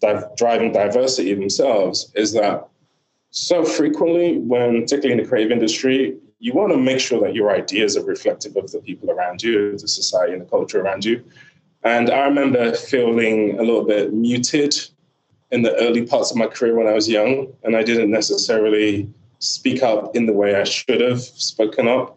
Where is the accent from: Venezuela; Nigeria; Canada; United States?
Nigeria; She doesn't, unfortunately for me, as a Nigerian dad, doesn't think she needs to perform as well as everybody else.